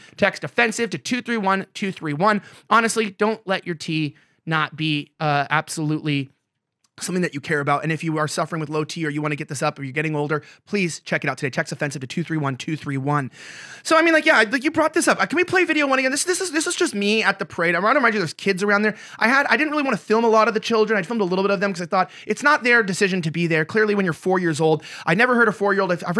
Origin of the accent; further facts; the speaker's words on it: Los Angeles, California, United States; My hometown, LA.